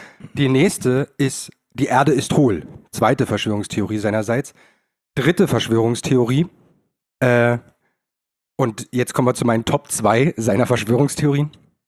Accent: Germany; Das sind Deutsche. Ich bin auch Deutsche. Ich muss die Schuld von mir wegweisen.

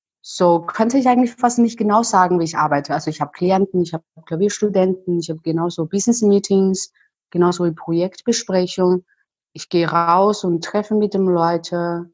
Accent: China; German is a second language; Also ich fühle mich eigentlich weiterhin als Chinesin und das wird auch nie ändern.

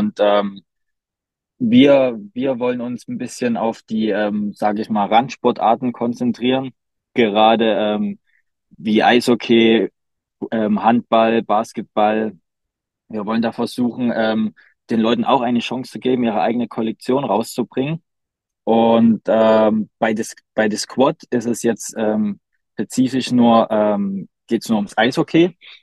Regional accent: Dresden, Saxony, Germany; Ich bin gebürtig aus Dresden, habe da bei Dresden Nord dann angefangen Fußball zu spielen

